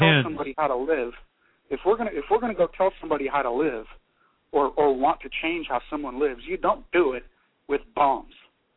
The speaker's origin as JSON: {"language": "English", "region": "Washington", "country": "United States", "said": "I'm from Washington State."}